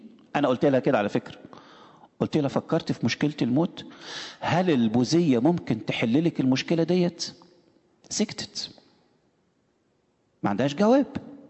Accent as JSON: {"language": "Arabic", "country": "Egypt", "said": "وعندنا في مصر بيقولك احنا مستعدين نموت"}